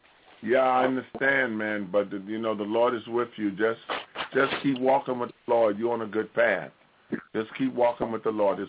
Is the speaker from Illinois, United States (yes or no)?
yes; Chicago, Illinois, United States; I was born and raised in Chicago. I got people all over Chicago I love.